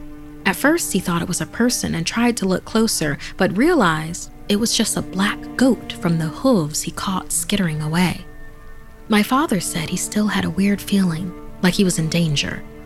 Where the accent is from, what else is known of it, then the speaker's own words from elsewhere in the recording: United States; born there; I myself didn't grow up in Mexico as I was born here in the States, but my father did.